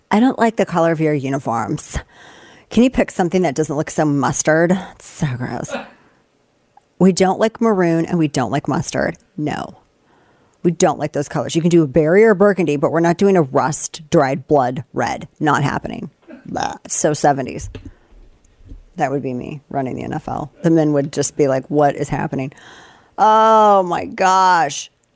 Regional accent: St. Louis, Missouri, United States; I grew up in St. Louis. We had like a football team for a little bit when I was little bitty, and then we didn't for a while.

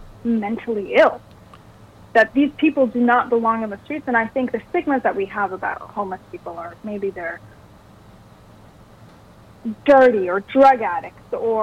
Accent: Miami, Florida, United States; I mean, I grew up in Miami, too, and there's the homeless population there is insane.

